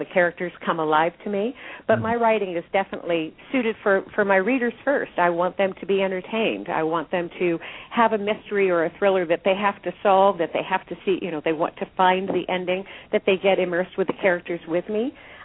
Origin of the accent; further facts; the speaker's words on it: California, United States; Well, from childhood to present, I grew up in California.